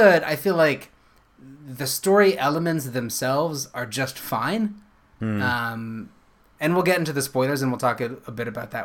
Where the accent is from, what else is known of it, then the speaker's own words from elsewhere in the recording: California, United States; you and I grew up in Northern California.